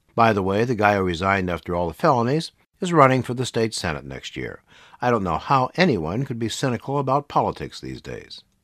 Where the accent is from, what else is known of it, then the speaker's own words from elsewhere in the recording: Detroit, Michigan, United States; But when I was a child growing up in Detroit, it was made very clear to us that the only two countries that mattered were us and them